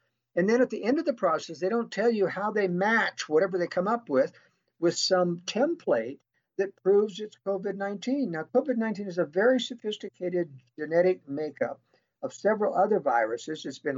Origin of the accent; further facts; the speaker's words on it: Portland, Oregon, United States; I'm from Oregon. I was raised in the Portland area when it was much more conservative.